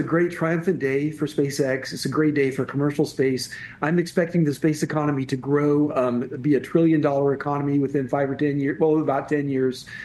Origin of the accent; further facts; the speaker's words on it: Florida, United States; I grew up on the Space Coast in Florida.